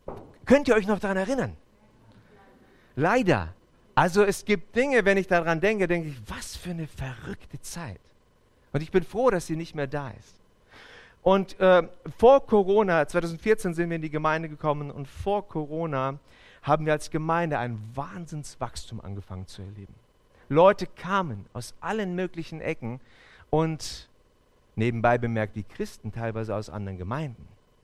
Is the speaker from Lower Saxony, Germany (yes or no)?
yes; Hanover, Lower Saxony, Germany; moved away; Und wir sind seit 2014 im Schwabenländle, wir kommen eigentlich aus Hannover.